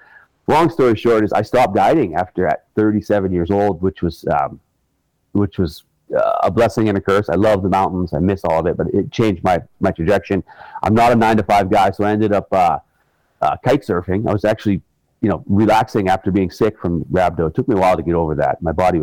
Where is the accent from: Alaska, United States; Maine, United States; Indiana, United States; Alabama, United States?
Alaska, United States; I grew up in Alaska. I grew up with the Native Americans in Alaska. Eskimos in the north of Alaska. I was actually born up in the most northern town in North America.